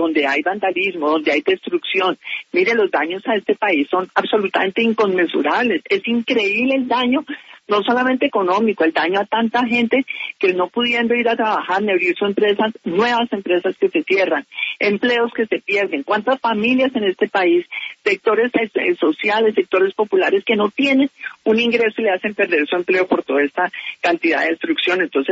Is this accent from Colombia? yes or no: yes; Colombia; como colombiana